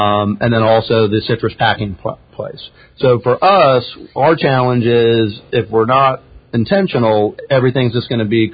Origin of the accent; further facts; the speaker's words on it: St. Petersburg, Florida, United States; I grew up in St. Petersburg, so I know the story all too well.